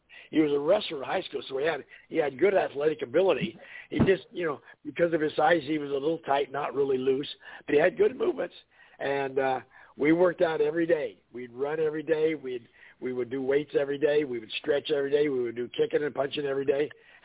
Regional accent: Indiana, United States; Because remember, back in the 60s and early 70s, I was from Indiana.

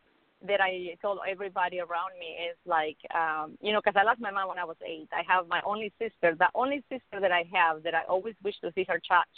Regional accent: Mexico; English is a second language; also born or lived in Chicago, United States; now in Los Angeles, United States; I studied 10 years in Mexico. This is why I have my accent, but I was born in Chicago, and I went to school in Mexico, so I'm bilingual.

